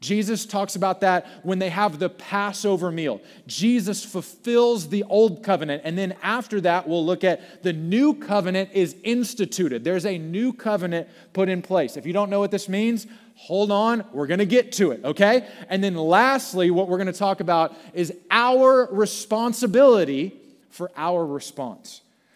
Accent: Beaumont, Texas, United States; Okay, so I've been in Houston for 4 years, but I grew up in Beaumont.

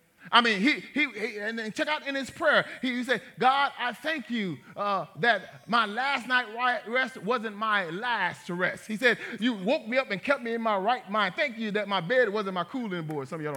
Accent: Ville Platte, Louisiana, United States; you know I grew up in Louisiana, and it's this big metropolis called Ville Platte.

